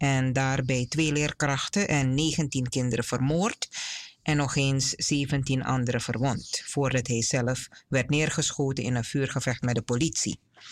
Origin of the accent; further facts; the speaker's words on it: Suriname; born there; Deze groep was waanzinnig populair aan het begin van de jaren 70 in mijn geboorteland.